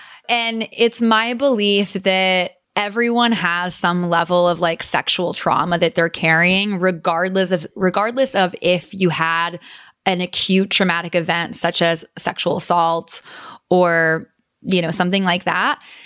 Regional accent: Midwest, United States; I grew up in the Midwest in like a smallish town, conservative values

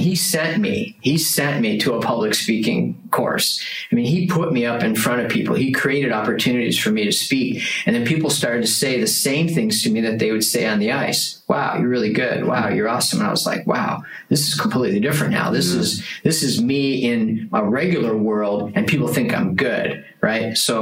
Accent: Detroit, Michigan, United States; first language German; English is a second language; when I went to first grade, I couldn't speak a word of English. My parents had moved to a German neighborhood in Detroit, and all we spoke was German.

